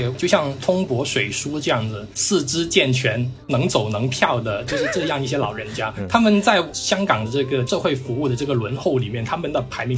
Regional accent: Guangdong, China; Chinese is a second language; 我是个广东人，但是普通话也非常的普通。

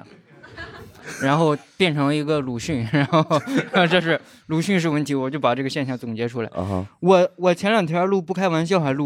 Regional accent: Shandong, China; accent: Shandong; 我山东口音怎么了？

